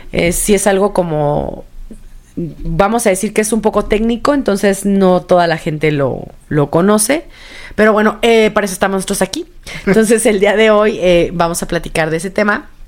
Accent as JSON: {"language": "Spanish", "country": "Mexico", "said": "No, pero al menos la gente que somos mexicanos sabemos"}